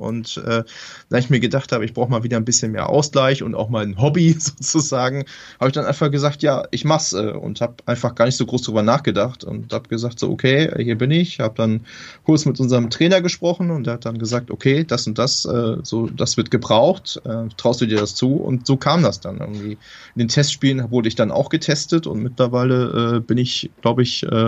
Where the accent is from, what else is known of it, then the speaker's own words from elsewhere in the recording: Gütersloh, North Rhine-Westphalia, Germany; Genau, also ursprünglich komme ich aus Ostwestfalen.